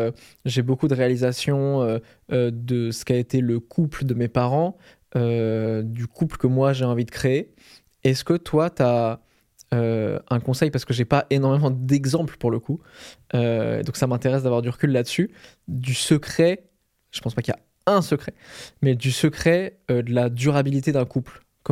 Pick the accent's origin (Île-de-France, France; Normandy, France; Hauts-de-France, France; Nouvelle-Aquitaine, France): Normandy, France; Je viens de la Normandie, c'est pas le même vélo.